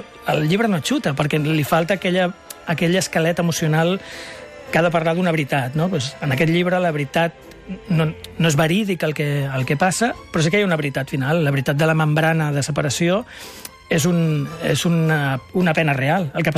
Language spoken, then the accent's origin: Catalan; Sant Boi de Llobregat, Catalonia, Spain; Vaig recordar totes les olors de la meva infància, l'olor com escaiola mullada que feien els carrers del meu poble quan jo era petit